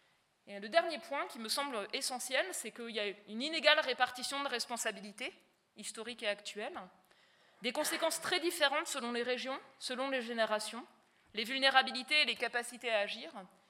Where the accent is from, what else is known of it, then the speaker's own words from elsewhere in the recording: Grand Est, France; born there; comme dans ma région natale, la Lorraine